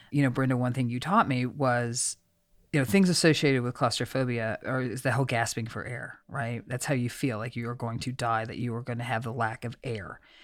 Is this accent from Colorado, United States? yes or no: no; Oklahoma, United States; Remember, I'm a hillbilly from Oklahoma.